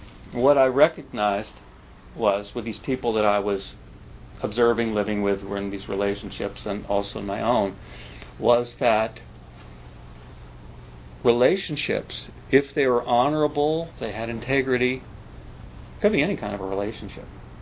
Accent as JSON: {"language": "English", "region": "Quebec", "country": "Canada", "tie": "born or raised there", "said": "I grew up in Quebec across from the Benedictine Abbey, which is on Lake Memphremagog there."}